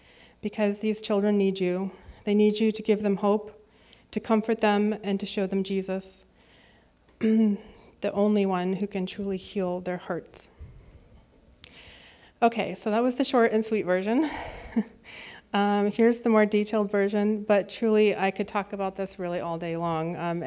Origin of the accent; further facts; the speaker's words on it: Vermont, United States; moved away as an adult; now in Framingham, United States; I grew up in Vermont and also moved here after college for work.